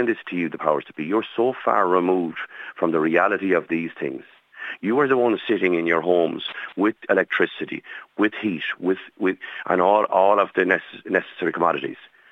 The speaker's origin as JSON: {"language": "English", "town": "Barnacoola", "region": "Connacht", "country": "Ireland", "said": "I'm from Barnacoola in Leitrim"}